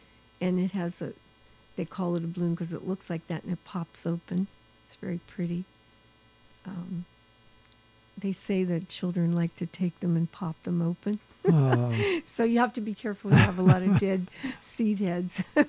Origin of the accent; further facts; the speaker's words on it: Pennsylvania, United States; Well, I grew up in Pennsylvania, and my father and mother always had a garden, so that was in my blood.